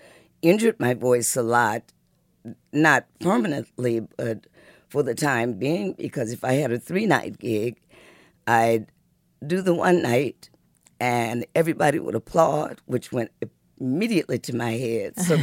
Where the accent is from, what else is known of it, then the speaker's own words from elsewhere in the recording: Muskegon, Michigan, United States; born there; also born or lived in Detroit; My parents, before we came to Detroit, I was born in Muskegon, Michigan, uh-huh.